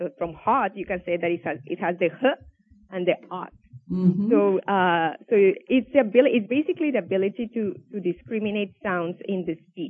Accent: Colombia; English is a second language; moved away as an adult; now in United States; So I came to the U.S. 9 years ago. I was born and raised in Colombia, and I came here to do my PhD in developmental psychology

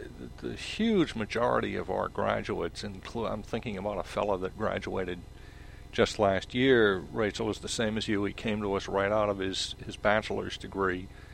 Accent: New Mexico, United States; I'm actually from New Mexico, so I take kind of a dim view of Texas.

